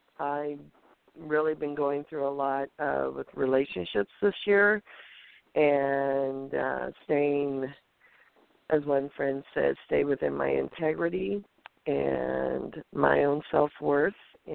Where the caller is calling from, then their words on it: California, United States; I'm calling from California.